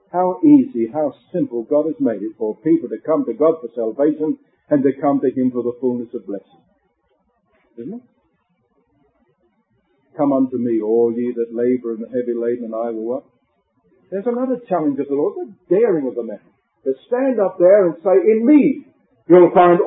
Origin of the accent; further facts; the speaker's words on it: England, United Kingdom; I was born and brought up near the River Thames in England.